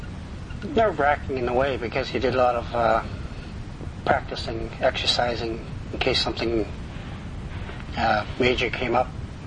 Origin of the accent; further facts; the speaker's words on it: New Portage, Ontario, Canada; New Portage, Ontario, but I did all my education at Sulakout, Ontario.